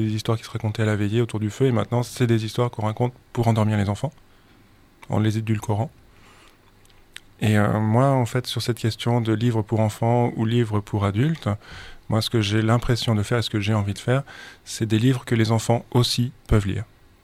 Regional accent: Provence-Alpes-Côte d'Azur, France; je viens des Hautes-Alpes, donc j'étais plus destiné à devenir garde forestier ou quelque chose comme ça

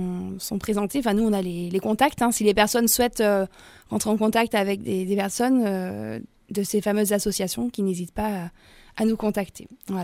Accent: Romans-sur-Isère, Auvergne-Rhône-Alpes, France; je suis dromoise, hein, je suis née à Romans, et j'habite sur Cré, en fait.

